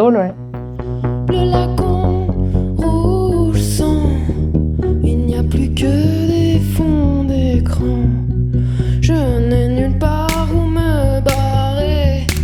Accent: Saint-Nazaire, Pays de la Loire, France; also born or lived in Nantes; Donc je suis partie de Saint-Nazaire, j'avais 18 ans et je suis allée 5 ans à Nantes

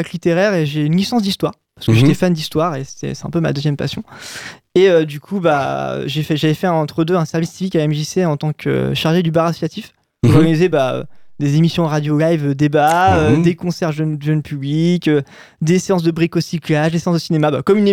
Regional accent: Normandy, France; Moi, de base, je suis normand.

